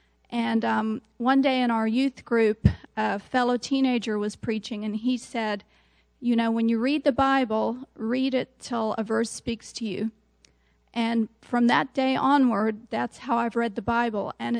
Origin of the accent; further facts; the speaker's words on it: South Africa; I grew up in South Africa. My parents were missionaries there